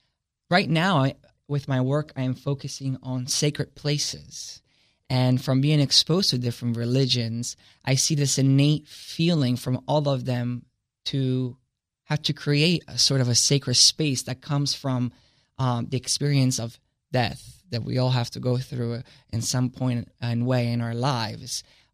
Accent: Italy; even though I come from Italy and it's a Catholic-based society culture

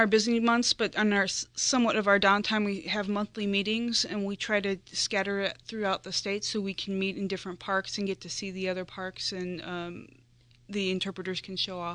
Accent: Indiana, United States; No, actually, I grew up outside of Chicago in Indiana.

